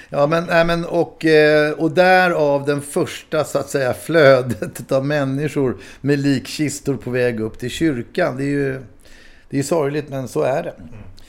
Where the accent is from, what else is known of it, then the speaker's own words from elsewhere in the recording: Stockholm, Stockholm County, Sweden; för mig som tog tunnelbanan in när jag var liten från Ålsten och hamnade i stan